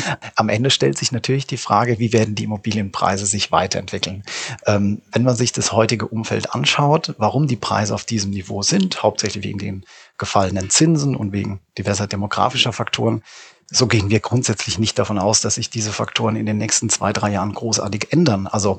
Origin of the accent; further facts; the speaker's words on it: Rhineland-Palatinate, Germany; ich selbst bin Pfälzer